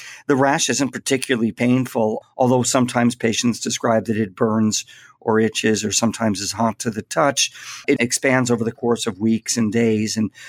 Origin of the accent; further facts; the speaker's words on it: New England, United States; I am practicing in California, but I'm actually from New England